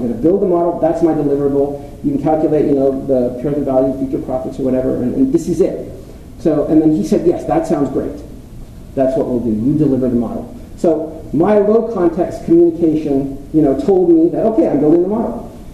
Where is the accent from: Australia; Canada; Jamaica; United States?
Canada; this is the kind of dilemma that I faced as a Canadian, learning Japanese